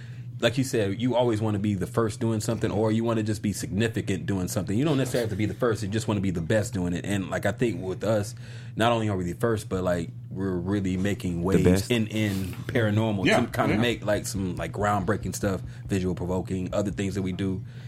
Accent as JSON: {"language": "English", "town": "Atlanta", "region": "Georgia", "country": "United States", "tie": "born or raised there", "also_born_or_lived": "Houston / Morristown", "said": "I was born in Houston, raised in Atlanta, Gwinnett County. Shout out to Gwinnett County. Was raised all in, you know, Gwinnett. Went to high school in Tennessee, Morristown, Tennessee, a very small East Tennessee spot."}